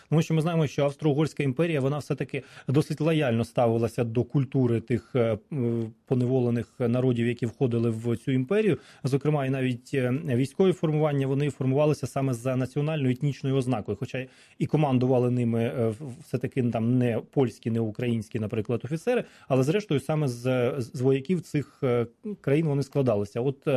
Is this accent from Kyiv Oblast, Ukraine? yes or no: yes; Bila Tserkva, Kyiv Oblast, Ukraine; От я сам родом з Білої Церкви